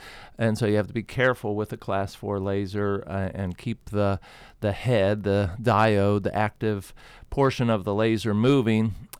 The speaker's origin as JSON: {"language": "English", "region": "Ohio", "country": "United States", "said": "most people that know me know I come from Ohio, so I am a Buckeye fan"}